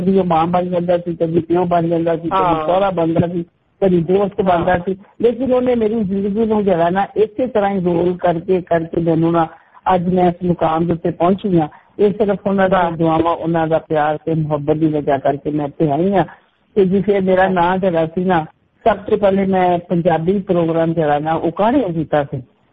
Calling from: Lahore, Punjab, Pakistan; ਮੈਂ ਪਾਕਿਸਤਾਨ, ਖੂਬਸੂਰਤ ਪਾਕਿਸਤਾਨ ਆਪਣੇ ਮੁਲਕ ਚ ਬੋਲੀ ਪਈ ਹਾਂ ਔਰ ਬੜਾ ਹੀ ਪਿਆਰਾ ਸ਼ਹਿਰ ਲਾਹੌਰ ਦੇ ਵਿੱਚ ਬੋਲੀ ਪਈ ਹਾਂ।

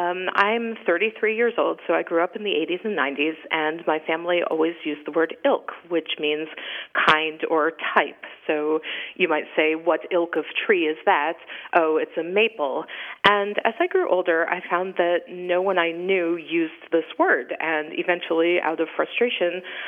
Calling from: Vergennes, Vermont, United States; I'm calling from Virgins, Vermont.

